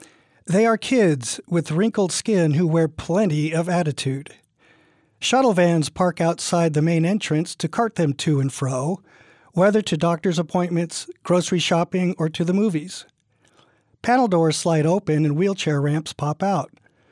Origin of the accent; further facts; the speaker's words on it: Colorado Springs, Colorado, United States; lives in an assisted living home in Colorado Springs, Colorado, my hometown.